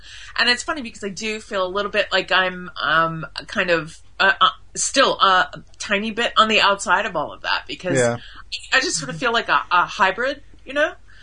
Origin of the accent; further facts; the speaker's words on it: United States; So, I didn't know anything as an American, but, turns out there's been a lot of like sort of almost like underground, fandom, for years and years and years in America.